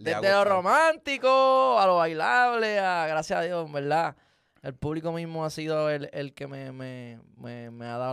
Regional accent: Lares, Puerto Rico; yo obviamente soy de Lares

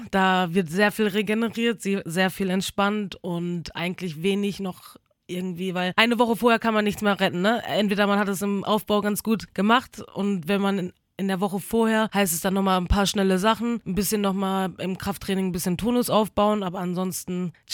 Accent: Dortmund, North Rhine-Westphalia, Germany; moved away as an adult; ich bin ja aus Dortmund extra hingezogen vor circa 2,5 Jahren zu meinem Trainer.

